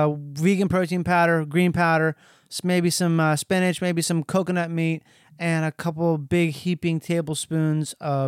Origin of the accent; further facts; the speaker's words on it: England, United Kingdom; I'm an Englishman, and I started to realize like it's kind of weird.